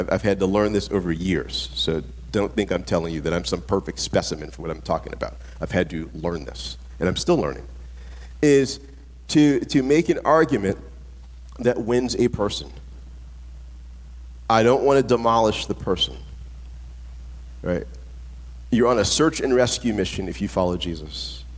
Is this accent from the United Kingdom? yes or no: no; New Orleans, Louisiana, United States; I'm from New Orleans, and Alyssa and I got wiped in Katrina and did relief work in after Hurricane Katrina.